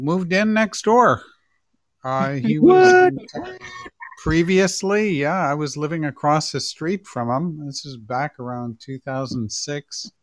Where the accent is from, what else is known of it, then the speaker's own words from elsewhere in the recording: Toronto, Ontario, Canada; born there; also born or lived in Montreal, Canada / Chicago, United States; I was born in Toronto.